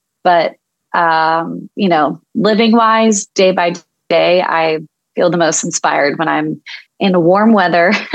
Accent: Nashville, Tennessee, United States; also born or lived in Florida; growing up in Nashville and in Tennessee and being around so many amazing creative people

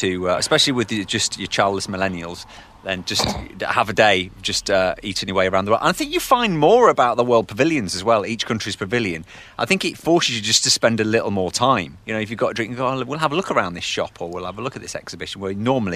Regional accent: United Kingdom; So, let them stay in. We're British. We'll get a poncho and we'll rock on.

